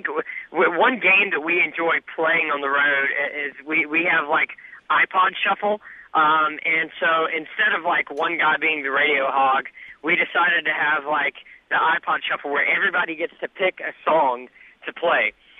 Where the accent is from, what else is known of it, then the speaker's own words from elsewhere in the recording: the South, United States; I grew up in the South, but my parents never listened to country music.